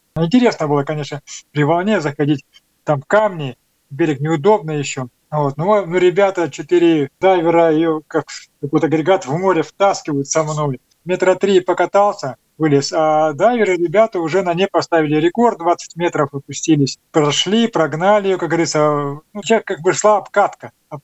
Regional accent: Sakhalin Oblast, Russia; also born or lived in Primorsky Krai; хотя я среди моря рос на Сахалине 30 лет и 16 лет прожил в Приморском крае.

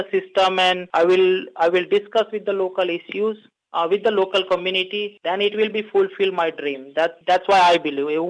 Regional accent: Vadodara, Gujarat, India; now in Sydney, Australia; હું બરોડાથી છું, ગુજરાત ઇન્ડિયામાંથી. ઓસ્ટ્રેલિયામાં 12 વર્ષથી હું સેટલ થયો છું, western સિડનીમાં. Proud to B Australian, but definitely એવું કહી શકું કે ઇન્ડિયન હેરિટેજથી બી પ્રાઉડ છે મને.

